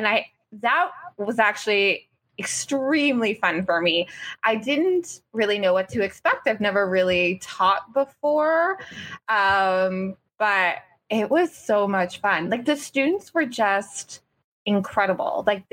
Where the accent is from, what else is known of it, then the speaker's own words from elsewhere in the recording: Cole Harbour, Nova Scotia, Canada; I also was delivered a workshop for the Halifax Public Library in Cole Harbour, my hometown. I actually was giving the workshop in the same building I received my high school diploma from.